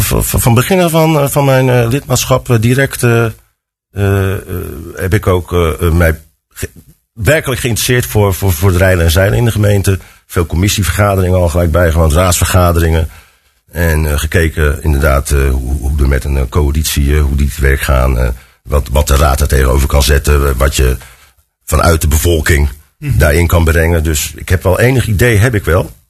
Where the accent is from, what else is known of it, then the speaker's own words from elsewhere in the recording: Ridderkerk, South Holland, Netherlands; born there; now in Capelle aan den IJssel, Netherlands; 53 jaar, geboren in Ridderkerk, inmiddels 15 jaar woonachtig in Capelle